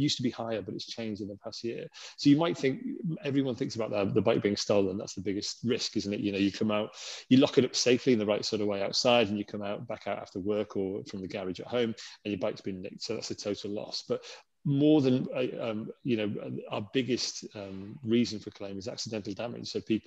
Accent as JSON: {"language": "English", "region": "North West England", "country": "United Kingdom", "tie": "born or raised there", "said": "But I grew up in the Lake District, I've always ridden bikes"}